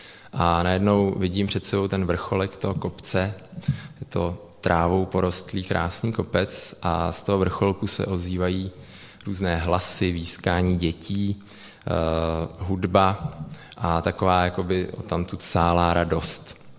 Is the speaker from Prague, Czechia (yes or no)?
yes; Prague, Czechia; přestože jsem studený Pražák